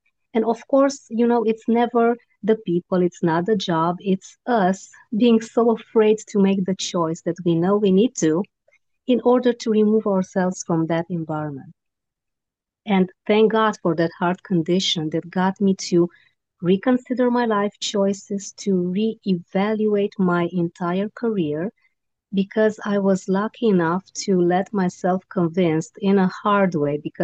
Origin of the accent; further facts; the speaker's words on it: Romania; growing up in Romania as a communist child, communism is not too long that it was abolished, and I was still very young when we still could feel the impact of it.